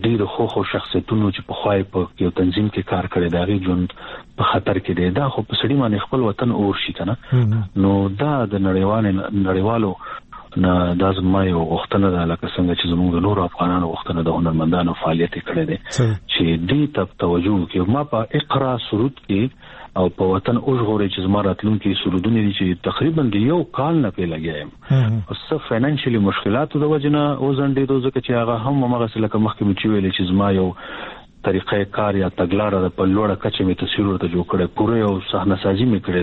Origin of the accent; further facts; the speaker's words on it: Nangarhar, Afghanistan; now in Pakistan; زه خو په ننګرهار همیشه بهار کې زیږیدلې ما او د کامی ولسوالۍ ما، او بیا چې حالات بدل شول په هغه لومړیو کې چې مجاهدین راغلل او نو مون راکټ شولو پښتونخوا ته